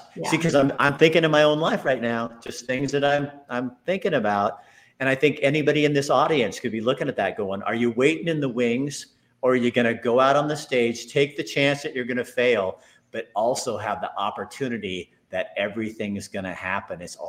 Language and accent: English; Oregon, United States; I'm a guy from Oregon.